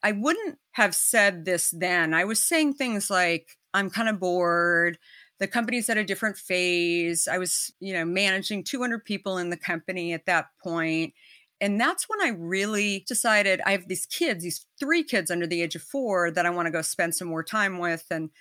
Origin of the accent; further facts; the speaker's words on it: Arizona, United States; I personally should have been enjoying water my whole life growing up in Arizona, but I didn't.